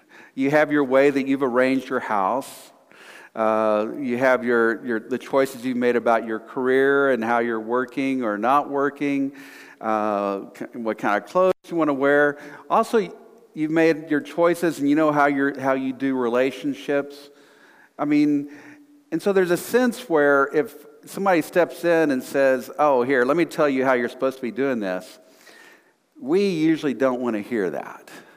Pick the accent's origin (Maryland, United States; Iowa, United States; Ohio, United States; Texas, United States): Texas, United States; now in Calgary, Canada; I grew up in Texas, and I think I can count on my hands, certainly on one hand, the number of times there was white stuff that was on the ground. And so when we were moving up here to Canada